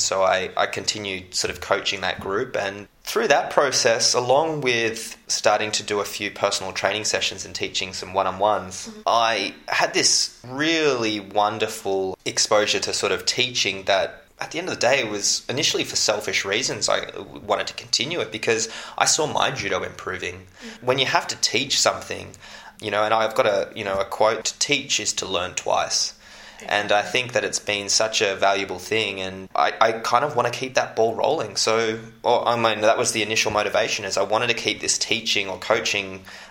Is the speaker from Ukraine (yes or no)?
no; Australia; it's tough being an Australian judoka, but it's also made me the person that I am.